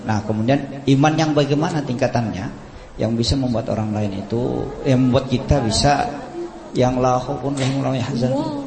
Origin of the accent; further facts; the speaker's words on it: South Kalimantan, Indonesia; bahkan di kampung saya dulu di Tanah Bumbu itu